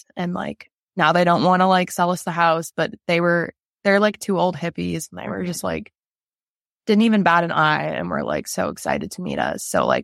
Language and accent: English; Midwest, United States; now in Duluth, United States; And then I'm from the Midwest and like, I was like, I love Northern Minnesota growing up.